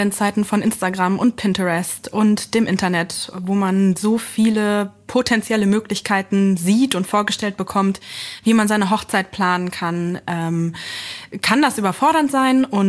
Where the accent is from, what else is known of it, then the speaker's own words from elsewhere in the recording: Lower Saxony, Germany; now in Berlin, Germany; Ich bin nicht gebürtige Berlinerin, wohne und arbeite jetzt aber dort und überall und bin eigentlich aus Niedersachsen. Und habe dann übergesiedelt sozusagen in den Osten